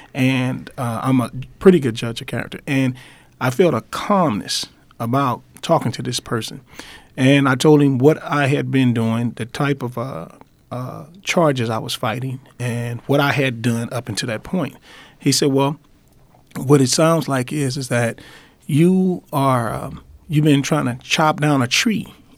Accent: Los Angeles, California, United States; In fact, I was born and raised here in South Central Los Angeles.

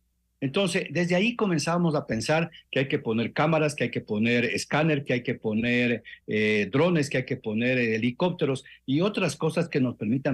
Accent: Ecuador; Ya no sé cómo somos los ecuatorianos tan resilientes

